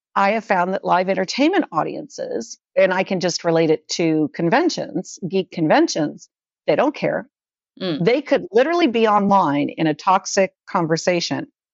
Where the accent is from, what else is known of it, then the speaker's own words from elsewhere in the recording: San Francisco, California, United States; I grew up in San Francisco and my family were huge theater.